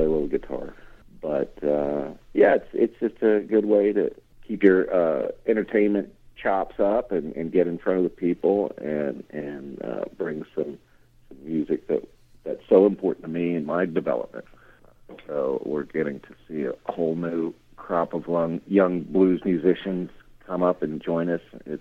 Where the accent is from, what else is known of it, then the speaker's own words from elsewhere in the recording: Texas, United States; I'm from Texas and come from a real strong blues background. That … tradition, Texas blues, is kind of deeply ingrained in me.